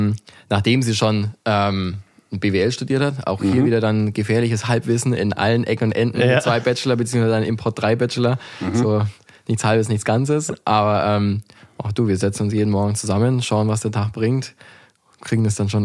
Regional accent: Bavaria, Germany; Also ich komme aus Franken, aus der Nähe von Nürnberg. Weinbau bzw. Biergebiet.

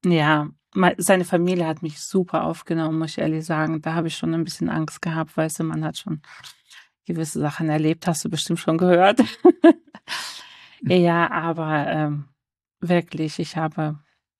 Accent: North Kazakhstan Region, Kazakhstan; Ich komme aus Nordkasachstan, da waren immer Verfolgungen. Das habe ich alles mitbekommen, wie die Christen sich versteckt haben.

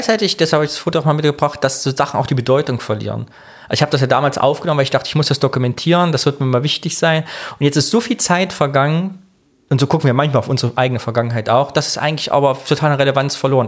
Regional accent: Thuringia, Germany; moved away; ich komme eigentlich aus Thüringen. Und dann sagt man, ich bin aber schon vor Jahren hergezogen. Und ich sage immer, ja, ich bin vor über 20 Jahren hergezogen. Und auf einmal denke ich mir, ach, sind jetzt schon 24 Jahre.

